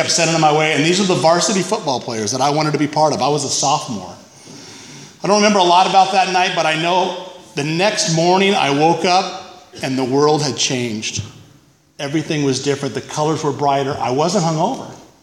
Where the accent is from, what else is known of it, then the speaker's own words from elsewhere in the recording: Phoenix, Arizona, United States; I grew up in Phoenix.